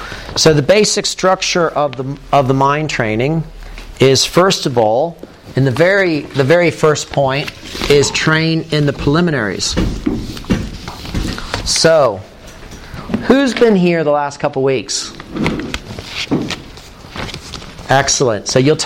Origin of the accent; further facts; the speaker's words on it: Ohio, United States; I mean, I grew up in America, in Ohio, so it was pretty easy to have that realization.